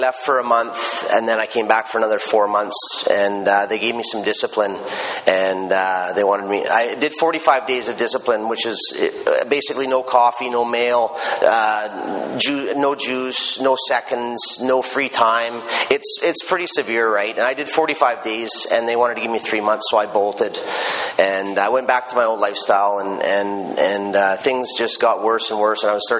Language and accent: English; Port Moody, British Columbia, Canada; I was born and raised in Port Moody, which is on the coast. I come from a good family.